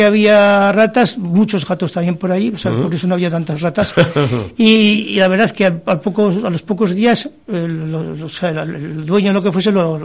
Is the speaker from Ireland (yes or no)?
no; Pamplona, Navarre, Spain; moved away; yo vine aquí de Pamplona en el 2005